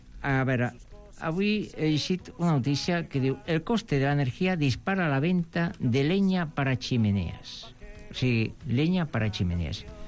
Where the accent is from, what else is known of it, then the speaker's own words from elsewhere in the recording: L'Hospitalet de Llobregat, Catalonia, Spain; now in Barcelona, Spain; No, jo visc aquí a Sants, però sóc immigrant. Vinc de l'Hospitalet.